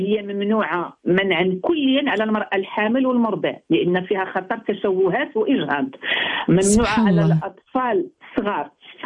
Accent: Morocco; هي تقليديا عندنا في المغرب كنستعملوها

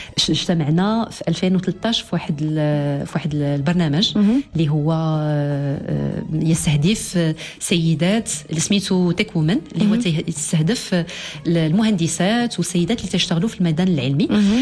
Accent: Fez, Fès-Meknès, Morocco; أنا جاية من فاس

